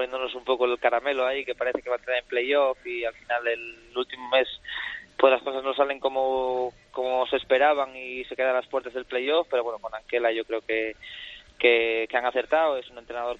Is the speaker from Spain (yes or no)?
yes; Spain; somos españoles